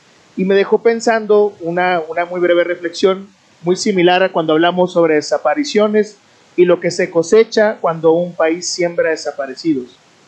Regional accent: Culiacán, Sinaloa, Mexico; Yo soy de Culiacán, vivo en Culiacán.

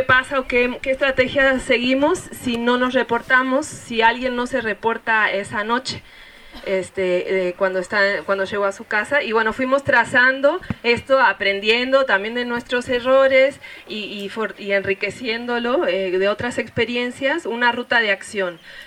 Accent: San Luis Potosí, Mexico; también vengo de San Luis

